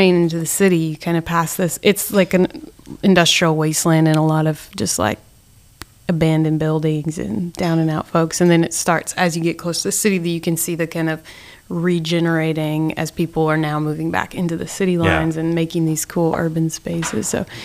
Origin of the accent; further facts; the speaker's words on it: Oak Park, Illinois, United States; I grew up in Oak Park, which is like quite a nice, it's a really nice place to grow up. It's really mixed.